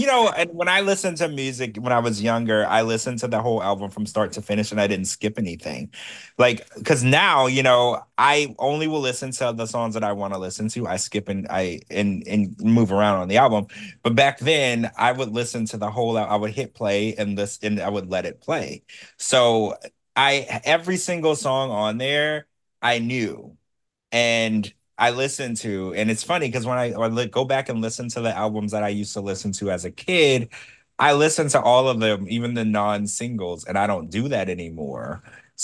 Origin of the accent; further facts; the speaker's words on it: Cincinnati, Ohio, United States; yeah, I'm from Ohio, Cincinnati.